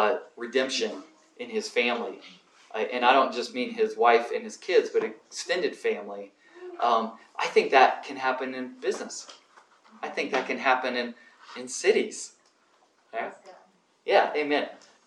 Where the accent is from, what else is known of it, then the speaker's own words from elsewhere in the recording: Indiana, United States; born there; I live in California now. I was born in Indiana.